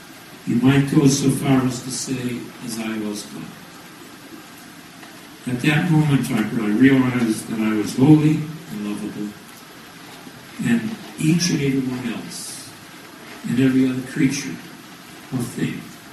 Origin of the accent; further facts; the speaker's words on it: Boston, Massachusetts, United States; I'm one of 10 children, 7 of whom lived to adulthood. I grew up in Boston and joined the U.S. Air Force, as you heard a little while ago, at the ripe old age of 17, for a 4-year term.